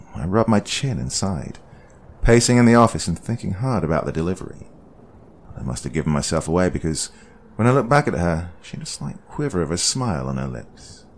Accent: Delaware, United States; Even though I'm from Delaware. Yes, it's a real state that exists.

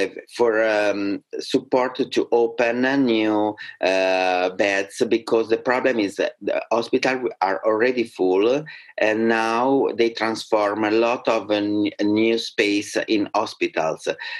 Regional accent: Marche, Italy; English is a second language; And with my husband, I have created fundraising with GoFundMe for my hometown region, is Marche. It's a very poor region because it's full of story, is the place which was birthed the Renaissance.

